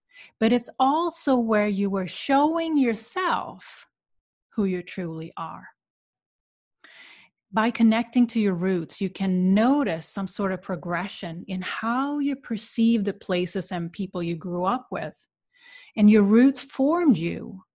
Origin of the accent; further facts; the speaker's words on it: Sweden; I went back to where I grew up in Sweden.